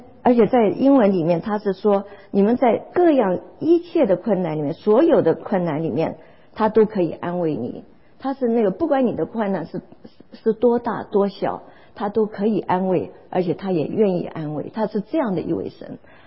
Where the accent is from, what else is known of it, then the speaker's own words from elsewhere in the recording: China; 好像我们中国人常常就是用听天由命来面对苦难